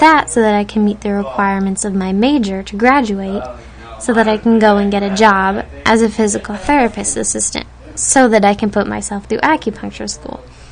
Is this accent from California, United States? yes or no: yes; Dana Point, California, United States; I grew up in Orange County, Dana Point to be exact, and I graduated from high school there in 2003. It's a fairly small beach town